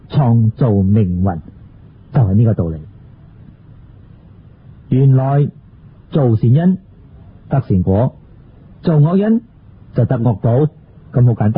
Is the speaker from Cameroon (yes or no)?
no; China; 我们中国人有句俗语说，人不为己，天诛地灭。